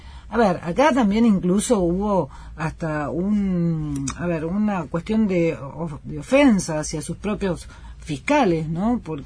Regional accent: Argentina; Bueno, a ver, vamos, yo soy argentina y nativa.

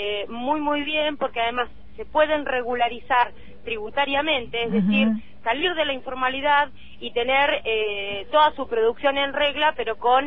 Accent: Argentina

